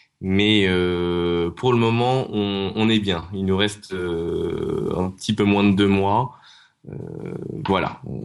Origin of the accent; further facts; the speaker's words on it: France; surtout en France, parce que je suis français et j'avais mon réseau en France.